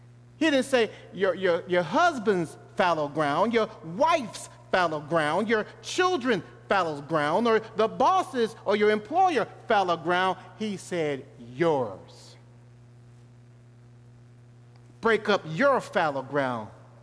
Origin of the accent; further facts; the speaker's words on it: Georgia, United States; And as a boy growing up in Georgia, we used to have a little garden.